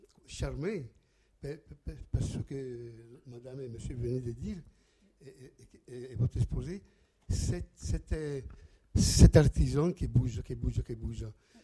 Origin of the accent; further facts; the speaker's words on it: Italy; French is a second language; moved away as an adult; now in France; Quand j'étais jeune homme en Italie, j'ai travaillé sur des sculptures, sur des tuyaux de pierre. Et dans la vallée où j'habitais, il y avait des petites forges.